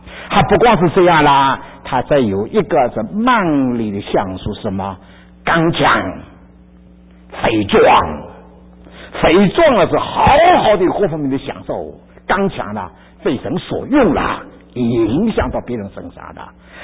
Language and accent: Chinese; Ningbo, Zhejiang, China; 我们宁波人呢，爱吃一种啊螃蟹啦，